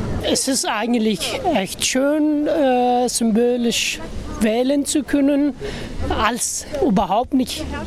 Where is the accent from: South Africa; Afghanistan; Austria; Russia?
Afghanistan; now in Freiburg, Germany; ich komme aus Afghanistan und wohne seit 6 Jahren in Freiburg.